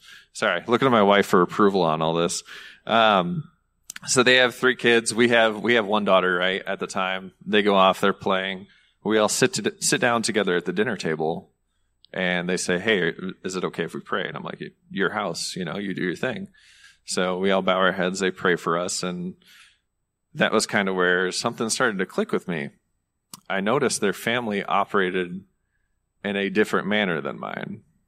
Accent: Michigan, United States; I'm shoveling snow like any old Michigander, because I'm from Lower Peninsula down here.

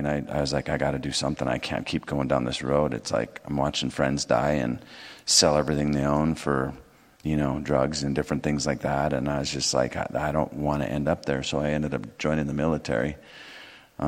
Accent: Los Angeles, California, United States; No, I grew up in Los Angeles. It's Los Angeles, but...

